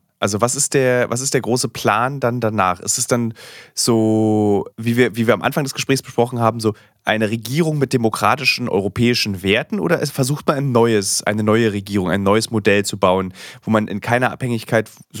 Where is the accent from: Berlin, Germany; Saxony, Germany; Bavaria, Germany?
Berlin, Germany; ich komme aus, aus Ostberlin, also Ostdeutschland.